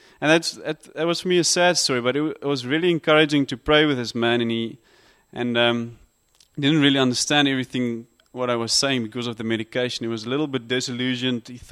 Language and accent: English; Stellenbosch, Western Cape, South Africa; I'm from Stellenbosch. I work there with the students